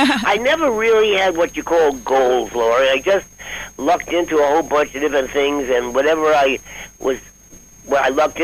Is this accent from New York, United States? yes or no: yes; Brooklyn, New York, United States; Actually, Brooklyn, I'm actually from Brooklyn, New York. There's a big difference, you come from New York, but the big difference between what they call Brooklyn and the Bronx.